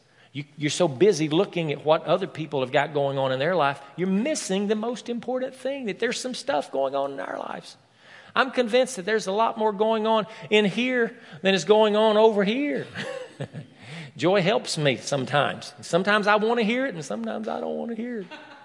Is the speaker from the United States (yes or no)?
yes; the South, United States; she was raised in the North and I was raised in the South. Deep South. Hillbilly South. Redneck South.